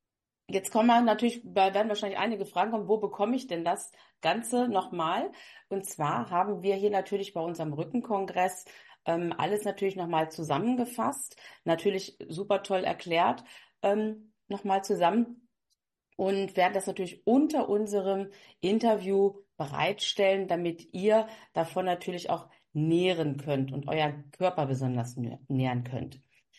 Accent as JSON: {"language": "German", "region": "Lower Saxony", "country": "Germany", "said": "Steinhuder Meer. Hatte ich ja vorher schon mal ganz kurz gesagt. Ich komme ja auch aus der Region dort hinten"}